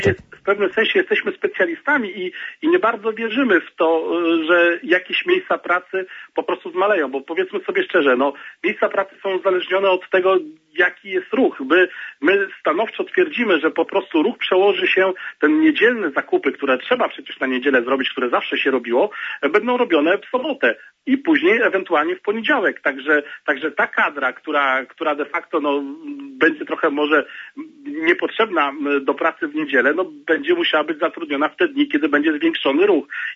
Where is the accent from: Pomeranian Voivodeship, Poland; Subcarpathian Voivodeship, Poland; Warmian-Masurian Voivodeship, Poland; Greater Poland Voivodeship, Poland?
Pomeranian Voivodeship, Poland; Gdańsk; No ja jestem z Gdańska, w Gdańsku były tłumy.